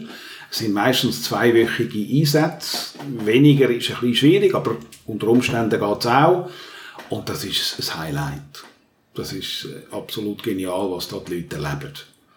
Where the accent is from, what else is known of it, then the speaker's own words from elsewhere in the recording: Switzerland; Und ich glaube, wir als Schweizer müssen diese Chance wahrnehmen.